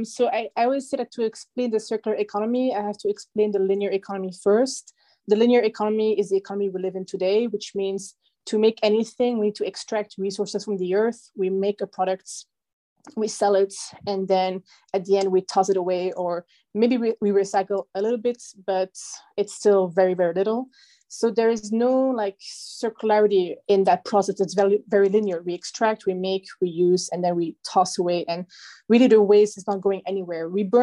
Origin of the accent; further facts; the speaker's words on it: Belgium; also born or lived in China; I was raised in Belgium, and for the last 8 years, I was living in China